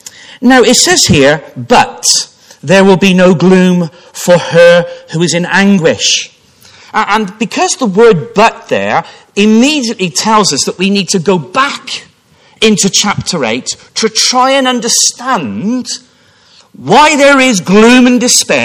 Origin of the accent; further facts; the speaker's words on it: England, United Kingdom; I wonder, I'm sorry to raise this, being an Englishman, but I think I need to.